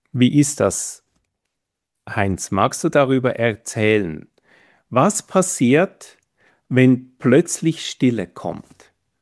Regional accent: Switzerland; als Schweizer

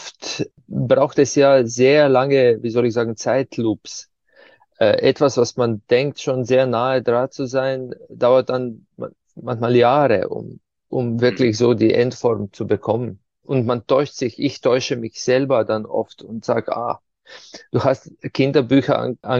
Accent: Ptuj, Slovenia; die bei uns in der Stadt, wo ich herkomme, Ptuja, ja, bei Fastnacht den Winter vertreibt.

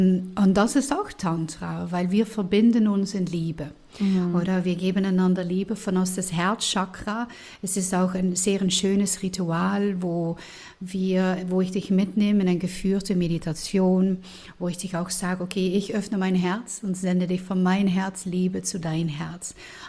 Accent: Netherlands; ich bin Niederländer

